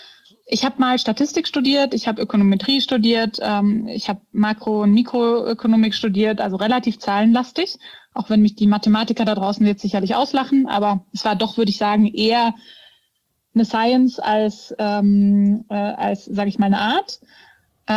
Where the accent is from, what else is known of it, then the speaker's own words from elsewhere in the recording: Munich, Bavaria, Germany; Meine Heimat, meine alte.